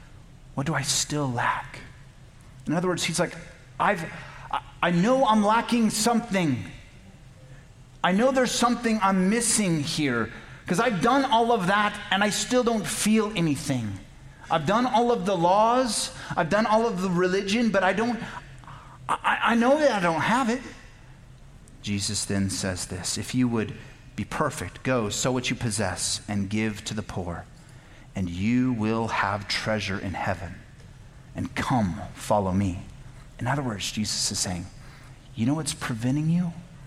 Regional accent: Tucson, Arizona, United States; I remember as a kid, I grew up here in Tucson, and the neighborhood kids and we would go out to the wash

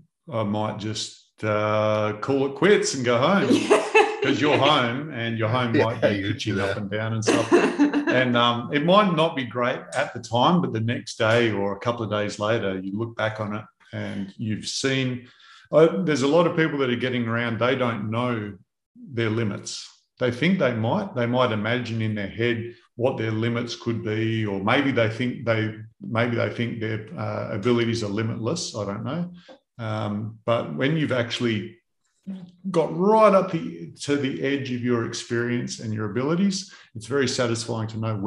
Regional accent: Australia; I'm just like, hang on, I'm Australian.

